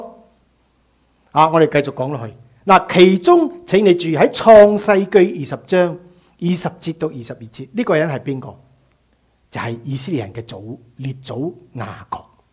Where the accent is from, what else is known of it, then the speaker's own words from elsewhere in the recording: China; 其实我们心里是不信的，用我们中国人说得个讲字在神的面前